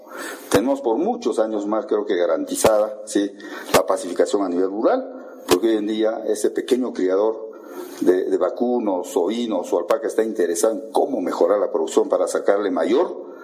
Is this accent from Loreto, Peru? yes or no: no; Puno, Peru; con su alimento frío, que nosotros conocemos muy bien como punenses.